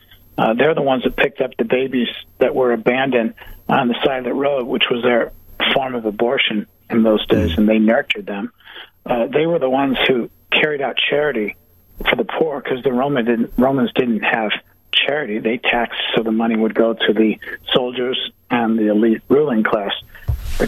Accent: United States; I'm American. I know what it's like.

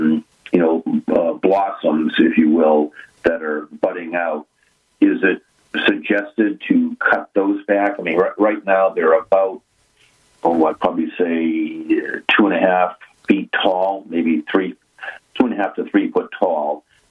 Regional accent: Scituate, Massachusetts, United States; You know, I grew up in Scituate

